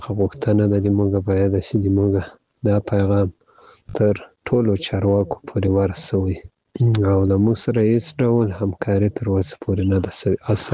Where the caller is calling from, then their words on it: Ghazni, Afghanistan; زه د غزنی دی ولایت دی اکتی ولسوالی څخه تاسو ته پیغام پرېږدم.